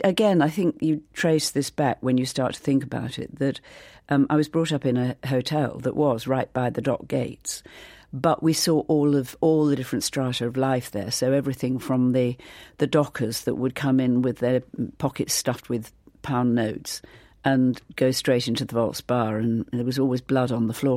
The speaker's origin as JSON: {"language": "English", "region": "Yorkshire and the Humber", "country": "United Kingdom", "tie": "born or raised there", "said": "I grew up in Lincolnshire, northeast Lincolnshire, and that was the centre of my life"}